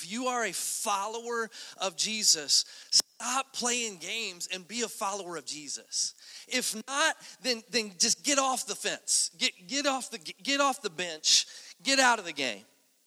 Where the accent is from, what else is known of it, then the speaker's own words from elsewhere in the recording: Kentucky, United States; I'm from Kentucky, for goodness sakes, okay?